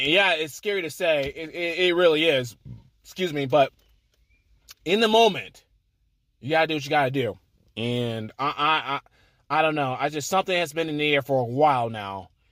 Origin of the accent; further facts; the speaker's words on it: Florida, United States; also born or lived in Georgia; I'm down south, Georgia, Florida. I grew up more in Florida than Georgia